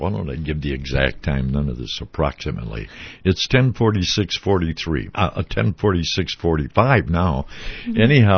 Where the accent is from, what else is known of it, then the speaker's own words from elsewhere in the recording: St. Paul, Minnesota, United States; And I was from St. Paul, and I had never seen a tornado damage before.